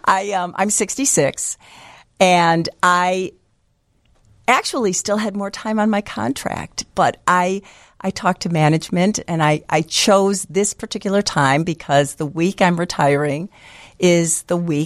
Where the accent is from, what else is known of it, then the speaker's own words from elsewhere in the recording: Niles, Illinois, United States; I'm very local. I grew up in Niles, and I started at Western Illinois University, but then I transferred to Columbia when I really decided I wanted to go into radio.